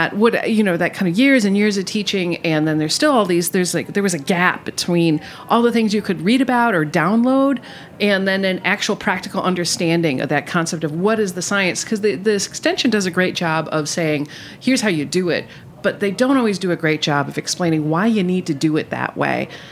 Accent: Milwaukee, Wisconsin, United States; And I'm from Milwaukee, so that means beer. We know beer is a good fit here.

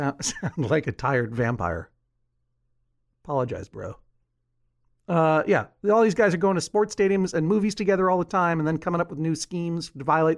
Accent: Brookline, Massachusetts, United States; also born or lived in Boston; I think that there was definitely a convention when I was growing up in Brookline and Boston that you would leave your old popcorn things on the floor

